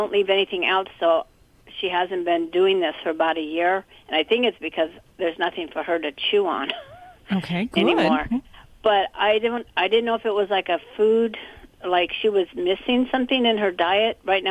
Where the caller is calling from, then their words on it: Bellflower, California, United States; I'm calling from Bellflower, California.